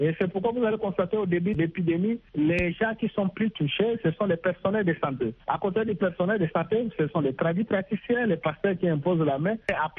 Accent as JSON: {"language": "French", "country": "DR Congo", "said": "On a fait l'évaluation d'ailleurs chez nous en République démocratique du Congo"}